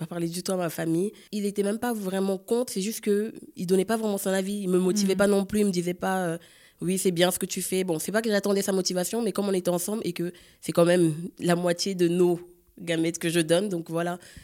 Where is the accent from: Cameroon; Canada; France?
Cameroon; en tout cas camerounaise, parce que je suis camerounaise